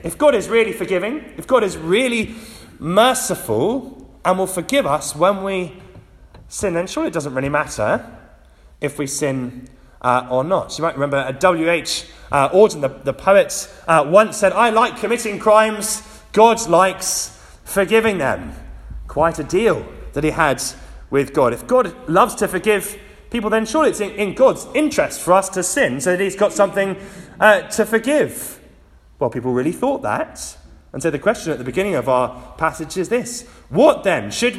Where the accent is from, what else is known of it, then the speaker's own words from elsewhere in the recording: Petersfield, South East England, United Kingdom; I grew up in Petersfield, quite a long way away from the sea